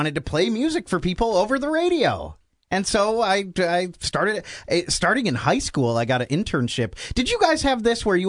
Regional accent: Minnesota, United States; I'm from Minnesota, where it's cold and they have domes that collapse.

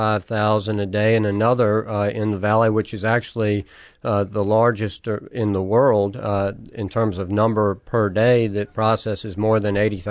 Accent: Richmond, Virginia, United States; I grew up in the Richmond area and went to Washington Lee University, and then spent 5 years working in Washington, D.C.

